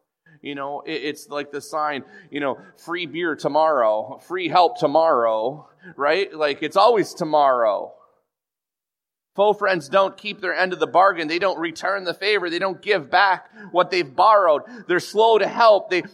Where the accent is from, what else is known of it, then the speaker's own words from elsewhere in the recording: Lake Linden, Michigan, United States; I grew up in Lake Linden, and it felt like everyone was related.